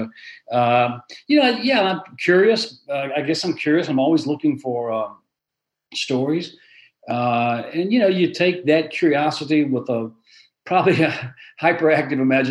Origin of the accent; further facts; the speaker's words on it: Arkansas, United States; born there; I was born in Northern Arkansas